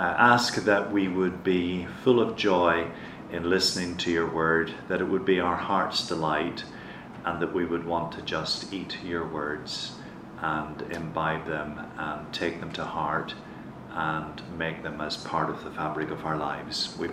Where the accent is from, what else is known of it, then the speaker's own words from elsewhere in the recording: Ireland; and also in my home country of Ireland.